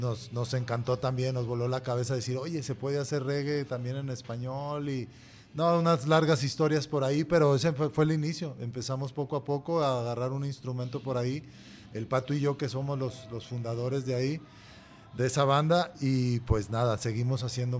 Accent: Guadalajara, Jalisco, Mexico; el Pato y yo, bajista y guitarrista y vocal, somos de aquí de Guadalajara.

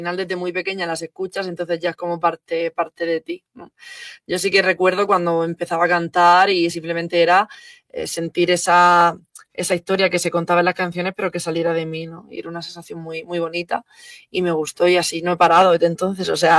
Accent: Region of Murcia, Spain; now in Mexico City, Mexico; el clima es muy parecido al de mi tierra, así

